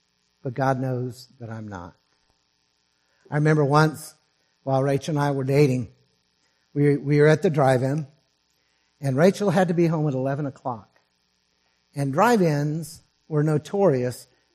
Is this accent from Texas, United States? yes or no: yes; Texas, United States; I grew up in Northeast Texas, and we have very well-defined of what ideas of what holy living was and wasn't.